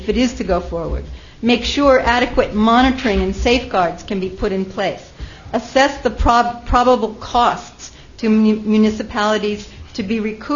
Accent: Dryden, New York, United States; from Dryden.

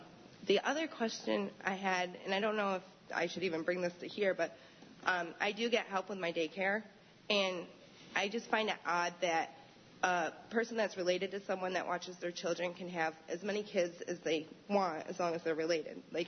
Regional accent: Newfield, New York, United States; Good evening. I'm from Newfield, New York.

